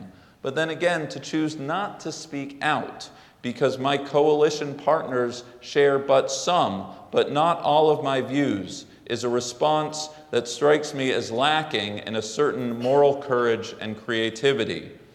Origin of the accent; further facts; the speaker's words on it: United States; First, as an American, July 5th, 2008, my very first Shabbat here at Park Avenue